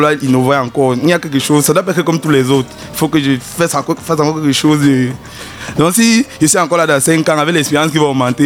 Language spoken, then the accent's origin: French; Cameroon; nous, en tant que Camerounais, comme ce n'était pas accessible, on a développé une autre stratégie